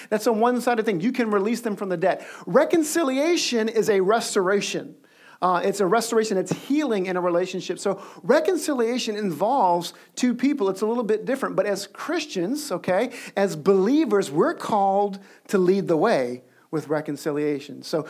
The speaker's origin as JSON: {"language": "English", "town": "New Orleans", "region": "Louisiana", "country": "United States", "said": "I get it. I'm from New Orleans. We hug and kiss people."}